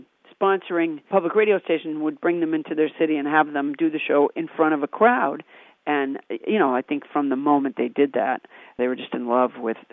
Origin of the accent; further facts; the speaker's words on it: Massachusetts, United States; I grew up in Massachusetts.